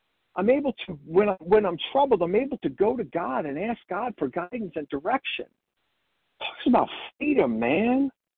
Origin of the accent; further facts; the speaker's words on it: Pennsylvania, United States; I'm from Pennsylvania. I'm not there now, but wow.